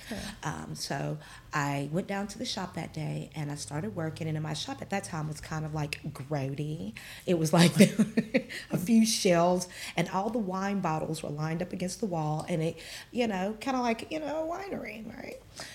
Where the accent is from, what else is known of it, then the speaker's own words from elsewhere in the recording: Georgia, United States; Oh, well, of course, I'm from Georgia. I'm a Georgia girl.